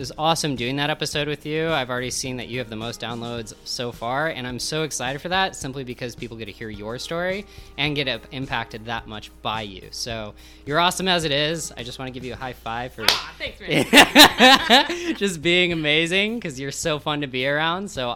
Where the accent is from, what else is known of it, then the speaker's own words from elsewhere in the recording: Montana, United States; So growing up in Montana was gorgeous.